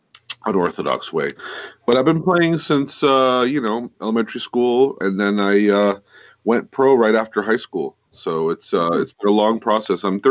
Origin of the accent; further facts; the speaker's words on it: Miami, Florida, United States; Well, I'm from Miami, Florida, and I've been playing guitar since an early age.